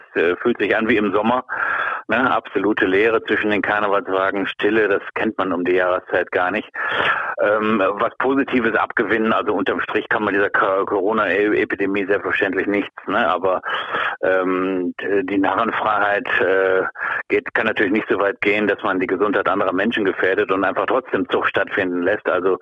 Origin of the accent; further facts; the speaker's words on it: North Rhine-Westphalia, Germany; ich sehe mich als Rheinländer, muss ich sagen. Also ein Teil in mir ist auch Kölner